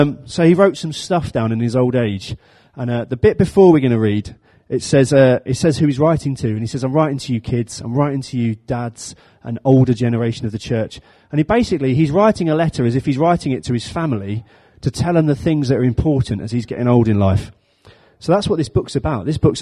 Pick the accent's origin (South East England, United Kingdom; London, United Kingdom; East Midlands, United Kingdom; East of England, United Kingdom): London, United Kingdom; So when I was growing up, I grew up in South London. South London in the 1990s was a fun place to live.